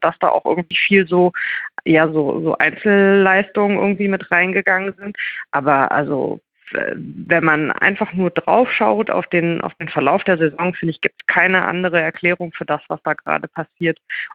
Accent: Mainz, Rhineland-Palatinate, Germany; Ich kann als Mainzer

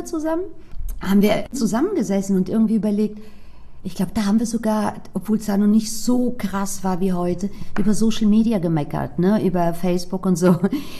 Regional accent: Frankfurt am Main, Hesse, Germany; Ich bin in Frankfurt geboren und Frankfurt am Main, muss man hier dazu sagen, geboren und aufgewachsen und dort ging ich auch zur Schule.

